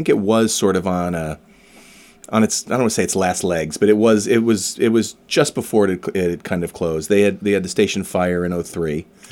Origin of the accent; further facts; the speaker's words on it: California, United States; also born or lived in Philadelphia, United States; now in Rhode Island, United States; No, I grew up in California. Born in Philly, grew up in California, out near the beach.